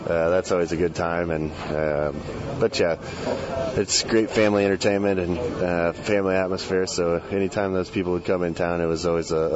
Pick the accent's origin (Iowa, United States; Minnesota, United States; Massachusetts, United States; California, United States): Iowa, United States; just because I was from Iowa and felt like I could relate to that a little bit with the cornfield.